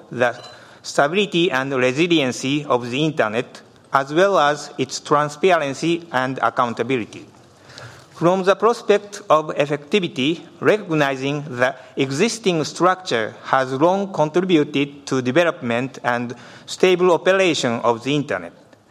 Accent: Japan; from Japan.

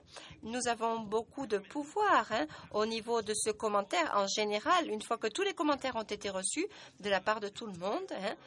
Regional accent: Tanzania; Je viens de Tanzanie.

